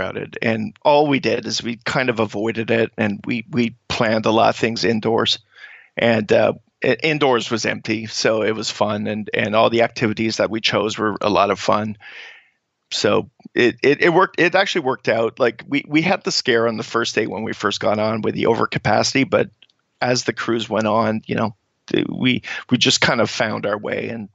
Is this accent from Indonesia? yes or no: no; Canada; I'm coming from Canada, so I don't know.